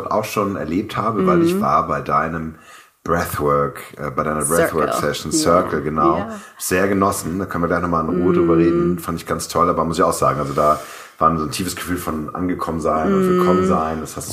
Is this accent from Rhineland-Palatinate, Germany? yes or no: no; Hamburg, Germany; Ich komme aus Hamburg.